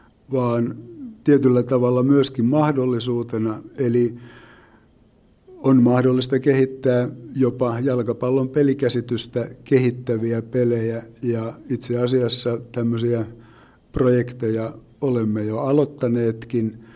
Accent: Seinäjoki, South Ostrobothnia, Finland; lähinnä nyt Hämeen alueella ja Seinäjoen alueella, koska sieltä olen kotoisin

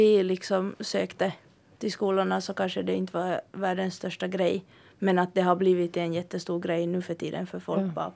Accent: Ostrobothnia, Finland; alltså jag är från Österbotten, så det här att liksom söka till skolor i Österbotten var mer så här att sök hit.

